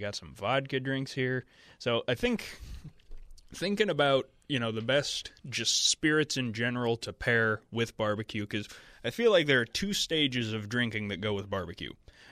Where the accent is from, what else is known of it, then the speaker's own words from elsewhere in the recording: United States; It's like, I'm an American.